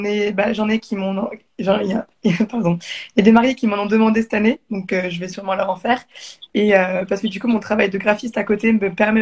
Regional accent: Strasbourg, Grand Est, France; now in Paris, France; Bah, du coup, je suis sur Paris. Je suis de Strasbourg. Donc, je bouge. Donc, j'ai fait Strasbourg, Reims, Paris.

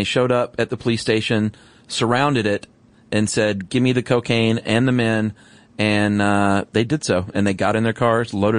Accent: Yakima, Washington, United States; now in United Kingdom; I am from Yakima, Washington, but I've lived in the UK for the last decade.

